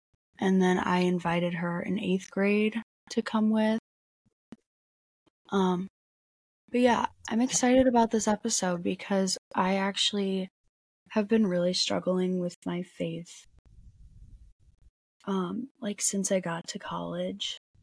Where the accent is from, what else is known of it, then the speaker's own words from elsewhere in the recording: Aurora, Illinois, United States; born there; also born or lived in St. Charles; I was born in Aurora, and then my family lived in St. Charles for the first year of my life, and then we moved.